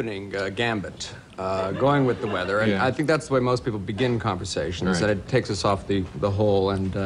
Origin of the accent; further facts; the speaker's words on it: Canada; now in New York City, United States; I'm from Canada originally, yeah. And so I'm used to snow.